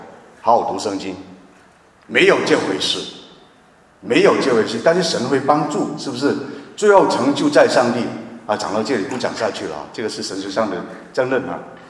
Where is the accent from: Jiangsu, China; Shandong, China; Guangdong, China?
Guangdong, China; accent: Cantonese-accented Mandarin; 我广东人很怕讲这个字，很怕讲错